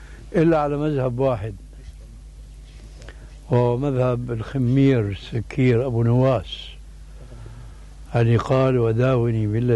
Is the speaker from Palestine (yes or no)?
no; Syria; بسموه عندنا بالشام برزان